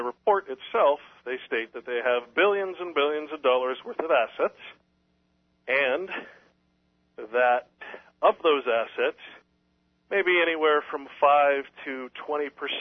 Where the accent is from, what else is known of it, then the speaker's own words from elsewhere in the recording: Sacramento, California, United States; So if I look at Sacramento, for example, my hometown